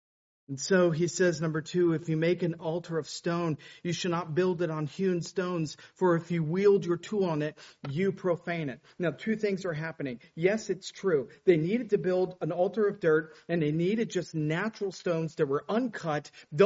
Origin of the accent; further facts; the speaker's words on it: Tennessee, United States; I grew up in Tennessee. And around us there were back hills churches.